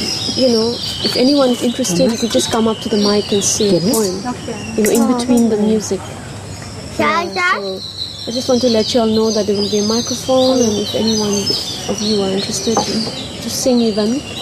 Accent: Nagaland, India; first language Chunky; I'm from Nagaland. Mm-hmm. And it's very diverse. Mm-hmm. So I speak the language of my village, mm-hmm. which is Chunky.

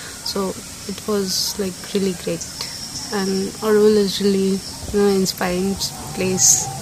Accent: Ahmedabad, Gujarat, India; and I'm from Ahmedabad.

